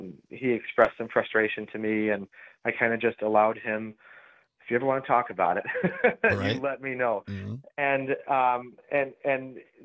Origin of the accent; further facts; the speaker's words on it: Alloy, West Virginia, United States; he was my state senator since I was born. I grew up in Alloy